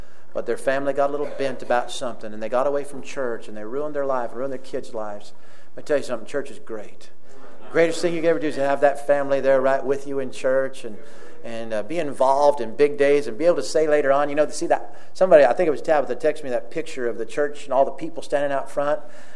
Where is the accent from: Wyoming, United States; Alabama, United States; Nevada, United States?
Wyoming, United States; Cody; When I was a young boy, I grew up in Cody, Wyoming, in a little tiny town in the mountains of the Rocky Mountains of Cody, Wyoming there.